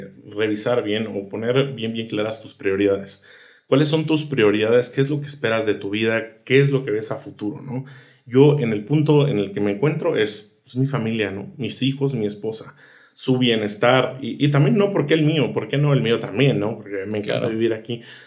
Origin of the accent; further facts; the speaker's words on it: Querétaro, Mexico; Yo a veces no sé si soy queretano o soy cibateño, ¿no?